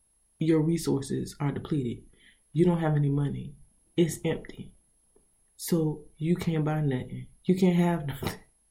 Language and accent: English; the South, United States; we're from the South. My granddaddy would say short.